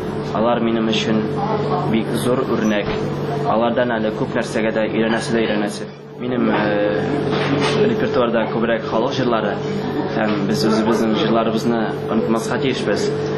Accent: Bashkortostan, Russia; born or raised there

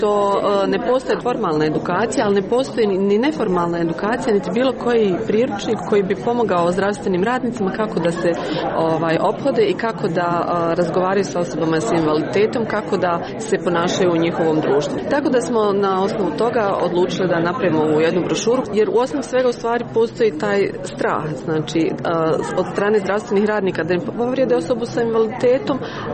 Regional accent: Sarajevo, Federation of Bosnia and Herzegovina, Bosnia & Herzegovina; Ja dolazim iz Sarajeva

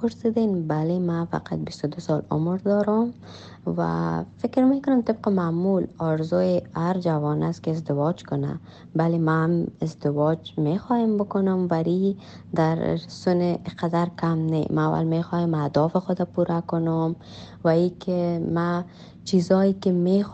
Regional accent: Afghanistan; born there; درست است در کشوری که ما تولد شدیم افغانستان است،

